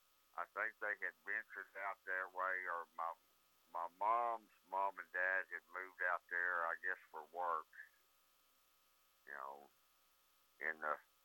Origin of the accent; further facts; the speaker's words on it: Gore, Oklahoma, United States; also born or lived in Exeter, California; Well, I was born in Exeter, California, but my parents moved back to Oklahoma where my mom was raised at when I was just little, like two or three or so.